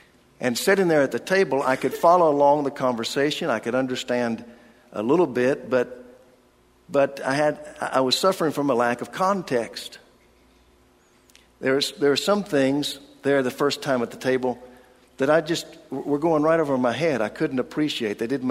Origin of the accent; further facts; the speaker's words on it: Oklahoma, United States; I said, "No, I'm from Oklahoma."